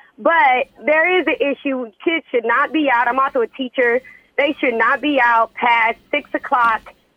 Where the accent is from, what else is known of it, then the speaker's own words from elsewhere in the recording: California, United States; I used to sell candy. I'm from California. I used to sell candy all the time in front of the stores.